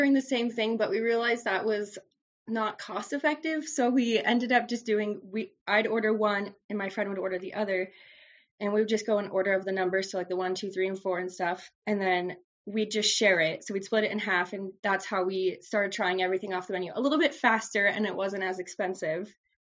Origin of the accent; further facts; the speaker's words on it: California, United States; I've since I'm from Southern California, we always go to In-N-Out